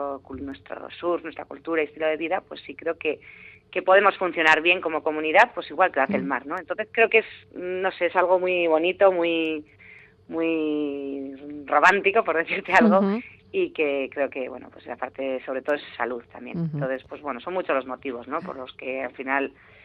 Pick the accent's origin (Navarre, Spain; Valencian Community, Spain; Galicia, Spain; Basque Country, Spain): Basque Country, Spain; Orio; now in Zarautz, Spain; yo soy de Orio y desde chiqui empecé antes más con el corcho, con el body.